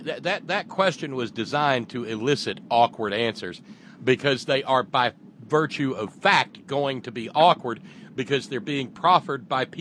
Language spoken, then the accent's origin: English; Alabama, United States; yeah, I was born and raised in the South. And I was born and raised by two parents who wanted nothing to do with that hateful epithet